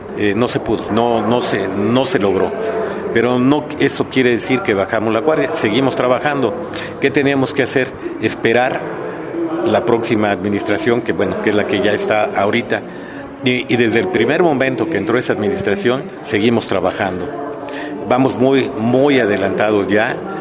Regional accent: Mexico; Somos mexicanos y tenemos que defender con todo nuestras tradiciones.

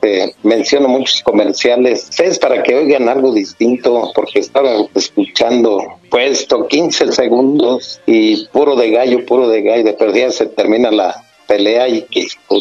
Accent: Salamanca, Guanajuato, Mexico; Soy de Salamanca, Guanajuato, a mucho orgullo.

